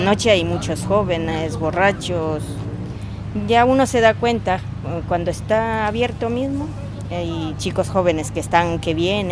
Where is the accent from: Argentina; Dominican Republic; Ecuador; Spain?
Ecuador; De las paradas, sí, casi todos somos ecuatorianos.